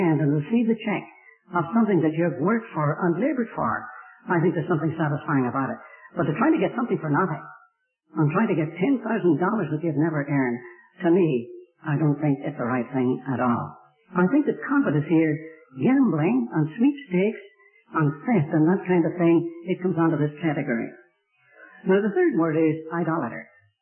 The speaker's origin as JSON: {"language": "English", "country": "Ireland", "said": "I, being an Irishman, I have a fiery temper."}